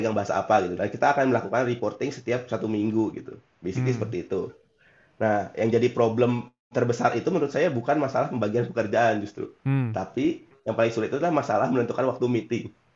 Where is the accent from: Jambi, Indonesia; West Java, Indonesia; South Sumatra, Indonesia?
West Java, Indonesia; I mean, saya orang Sunda, jadi kalau saya lihat kayak di Pulau Jawa gitu